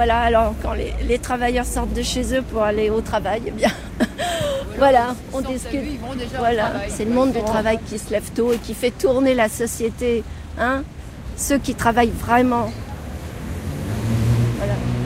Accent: Pantin, Île-de-France, France; Voilà, je suis de Pantin.

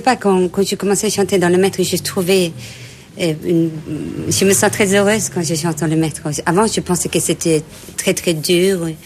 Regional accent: Helsinki, Uusimaa, Finland; French is a second language; also born or lived in Madrid, Spain; Nous sommes des Finlandaises et nous sommes nés en Helsinki.

